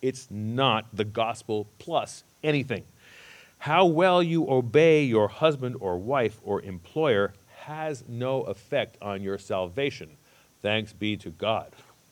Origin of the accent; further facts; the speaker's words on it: United States; Being American, we pride ourselves on freedom.